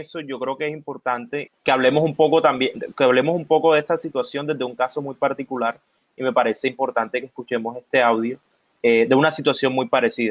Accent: Colombia; nosotros como colombianos éramos el país en Sudamérica con la mayor cantidad de personas migrantes en el exterior

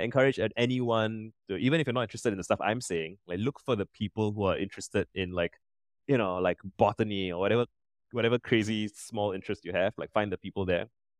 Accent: Singapore; So I grew up in Singapore. I'm still here

